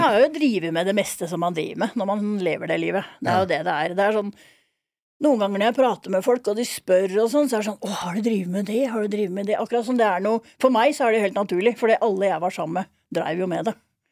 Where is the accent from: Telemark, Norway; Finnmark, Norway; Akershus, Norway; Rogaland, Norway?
Akershus, Norway; Drøbak; also born or lived in Miami, United States; så jeg har jo hatt halve barndommen min i Drøbak, og halvparten i Miami på en måte, da, hos pappa og hans nye familie.